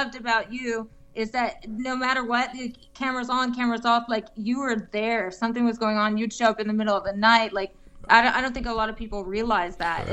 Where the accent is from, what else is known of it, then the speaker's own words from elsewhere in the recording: Massachusetts, United States; Oh, yeah. I grew up in Massachusetts.